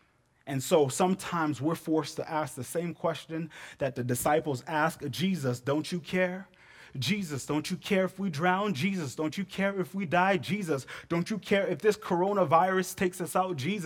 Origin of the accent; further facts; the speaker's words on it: Florida, United States; It's kind of like Florida. I'm from Florida. Florida is known for tropical storms.